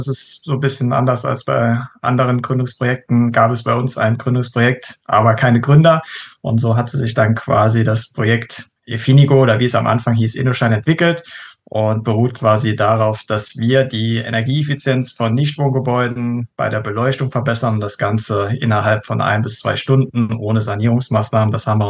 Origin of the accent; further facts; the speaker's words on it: Saarbrücken, Saarland, Germany; Ich bin 31 Jahre alt, geboren und aufgewachsen in Saarbrücken und habe auch bei uns an der Universität in Saarbrücken nach meiner Ausbildung studiert.